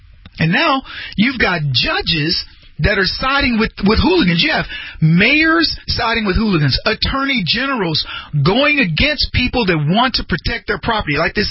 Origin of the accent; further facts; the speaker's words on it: Brady, Texas, United States; I remember when I was a kiddo and I moved from Brady, Texas